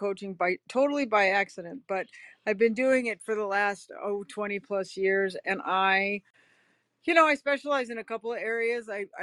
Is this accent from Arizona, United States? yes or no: no; Hollywood, California, United States; growing up in Hollywood and, being a teenage alcoholic and, growing up in the music business